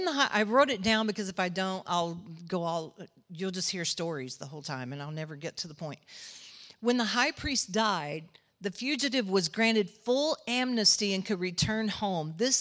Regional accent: Texas, United States; I know we're from Texas, so there's got to be somebody in here who does deer hunting.

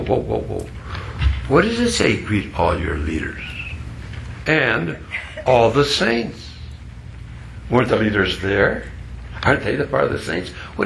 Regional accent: Minnesota, United States; Now, some of you may remember I came from Minnesota.

